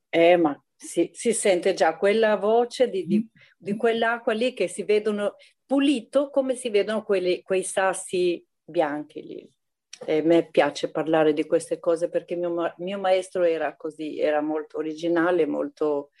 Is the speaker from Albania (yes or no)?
yes; Albania; Ho iniziato nel mio paese nell'età di 14 anni. C'era il liceo artistico Scuteri de Albania, scuola di musica Prengia Kova, si chiama nel nome di un grande compositore albanese.